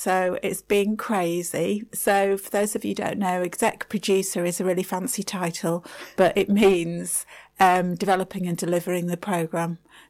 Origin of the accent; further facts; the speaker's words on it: Bradford, Yorkshire and the Humber, United Kingdom; So I'm from Bradford. I've lived here for most of my life.